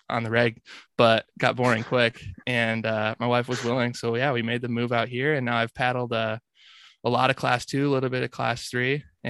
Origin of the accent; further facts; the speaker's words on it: Michigan, United States; moved away as an adult; now in Portland, United States; So like I said, I'm originally from Michigan. I'm currently living in the Portland, Oregon area, and I essentially moved out here for paddling